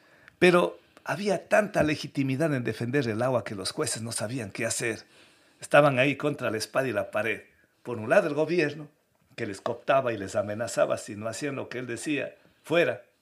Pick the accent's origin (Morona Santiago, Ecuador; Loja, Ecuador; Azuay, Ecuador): Azuay, Ecuador; Quimsacocha; Que solamente un caso, Kim Sacocha, de donde vengo, es una lucha de 30 años. Yo era jovencito ese tiempo que iniciamos la lucha.